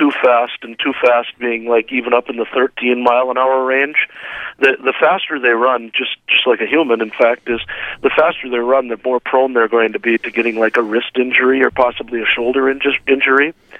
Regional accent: Crookston, Minnesota, United States; Well, the steps are a lot like, growing up around Crookston, you know, the only real hills we had were the edges by the rivers and things like

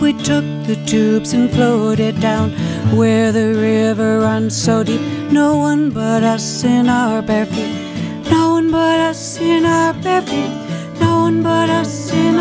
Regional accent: Minneapolis, Minnesota, United States; now in -; I just happened to live out in the boonies, and I was born and raised in Minneapolis, so it was quite a switch

